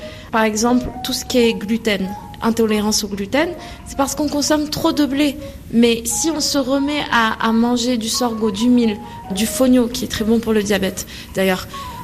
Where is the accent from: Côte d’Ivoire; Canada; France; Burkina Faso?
Burkina Faso; Donc moi je viens du Burkina